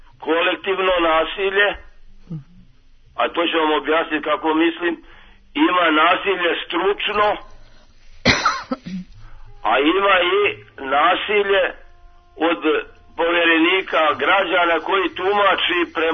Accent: Vojvodina, Serbia; born there; Ja sam poreklom Crnogorac, rođen u Vojvodini.

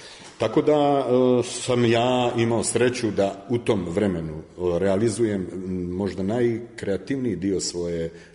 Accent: Tuzla, Federation of Bosnia and Herzegovina, Bosnia & Herzegovina; moved away as an adult; Ja sam tada prvi put bio u Beogradu, prvi put sam došao iz Tuzle kao jedan onako završen srednjoškolac

